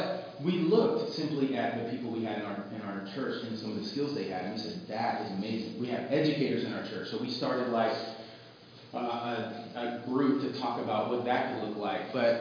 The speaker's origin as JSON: {"language": "English", "country": "United States", "said": "I identify with this challenge because, like, I'm very American. I'm very American, right?"}